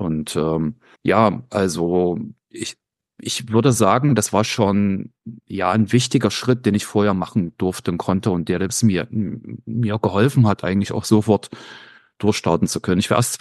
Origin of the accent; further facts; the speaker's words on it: East Germany, Germany; ich komme aus dem Osten Deutschlands